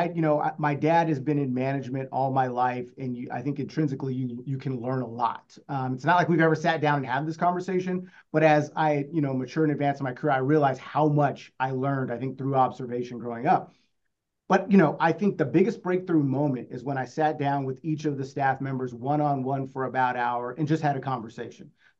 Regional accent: California, United States; So I graduated originally, so I grew up in California, originally started my college career up in Maine at Bates College

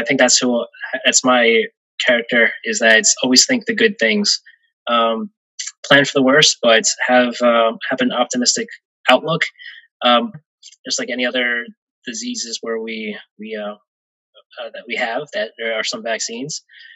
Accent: New Orleans, Louisiana, United States; also born or lived in Texas; I like to say I grew up in New Orleans. I mean, I was born in Texas, but I lived here since I was five, moved from other different places, but I like to say that I grew up in New Orleans.

